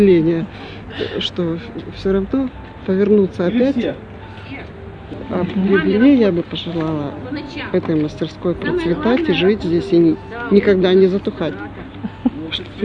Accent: Novouralsk, Sverdlovsk Oblast, Russia; я из Новоуральска.

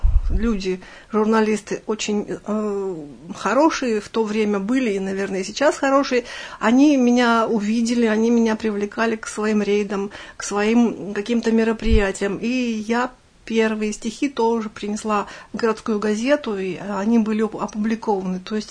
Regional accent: Nizhny Tagil, Sverdlovsk Oblast, Russia; мой родной город Нижний Тагил.

